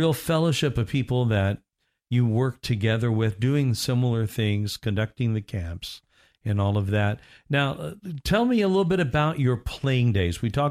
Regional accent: Evansville, Indiana, United States; Evansville, Indiana. Yeah.

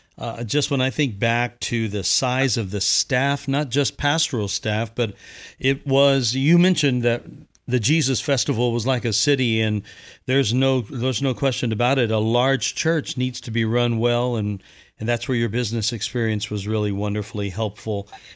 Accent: Indiana, United States; moved away; I'm the guy from Indiana who came down and then ended up moving here

